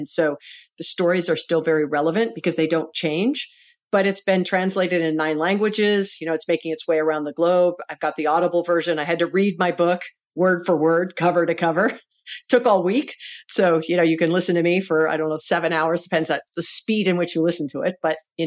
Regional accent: Hawaii, United States; we're both born and raised in Hawaii. And so, you know, in Hawaii, it's all about what high school did you go to, right?

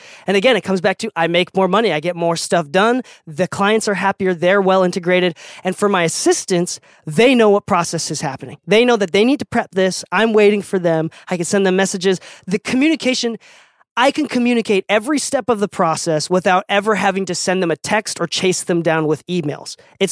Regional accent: Okinawa, Japan; Like, I'm from an island, right? I'm from Okinawa, Japan.

